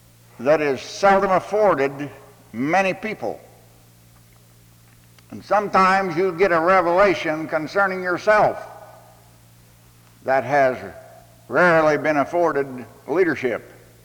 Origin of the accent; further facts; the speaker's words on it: Kansas, United States; I grew up out in the Midwest in the state of Kansas